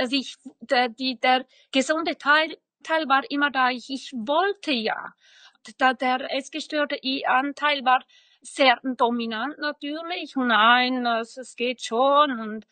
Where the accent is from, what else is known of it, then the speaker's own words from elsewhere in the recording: Switzerland; wie man hört, komme ich aus der Schweiz